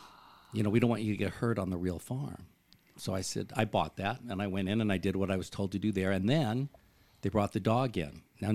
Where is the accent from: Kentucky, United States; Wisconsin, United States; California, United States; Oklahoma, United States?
California, United States; Pasadena; born there; moved away as an adult; also born or lived in New York; now in Palm Springs, United States; I was born in Pasadena, California.